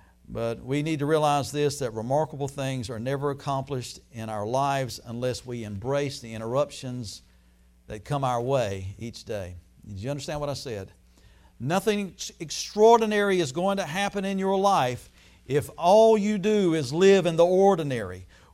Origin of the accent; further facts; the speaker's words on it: Chocowinity, North Carolina, United States; Somebody went to through my hometown this past week. Where's Lisa at? Okay, she was amazed at how great and big and beautiful Chocowinity was.